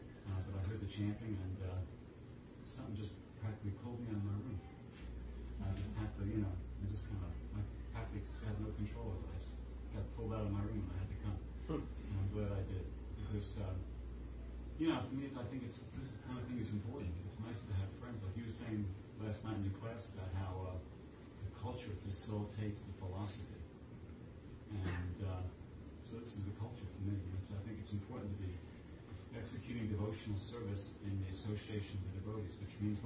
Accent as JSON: {"language": "English", "country": "United States", "said": "This is one thing I like about Australia, that even though I'm an American, I think I have bad karma with Americans or something like that."}